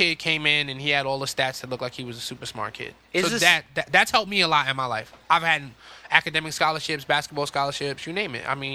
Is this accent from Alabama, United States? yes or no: no; New York City, New York, United States; when I was growing up in Harlem